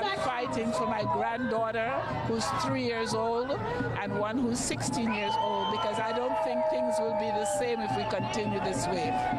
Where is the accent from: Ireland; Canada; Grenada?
Grenada; now in United States; Originally, I'm from Grenada in the West Indies. I've been here since 1968.